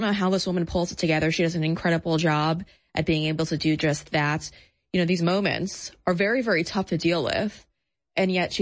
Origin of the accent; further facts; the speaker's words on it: New York, United States; a couple of them I do know because I'm from New York.